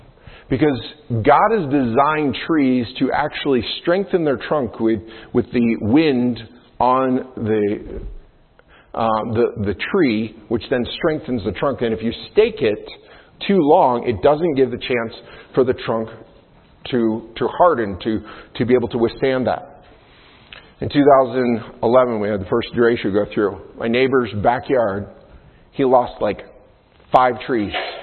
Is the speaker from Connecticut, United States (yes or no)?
no; New York, United States; I mean, I grew up around trees in the Adirondacks, like cut down trees and all this.